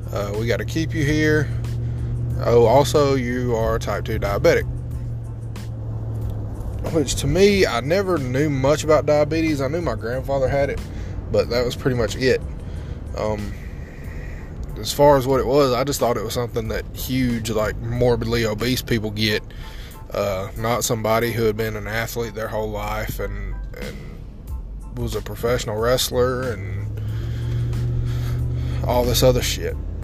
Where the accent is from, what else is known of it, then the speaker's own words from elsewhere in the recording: Alabama, United States; Yes, I'm from the South. I'm from Alabama, so we drink sweet tea every fucking day.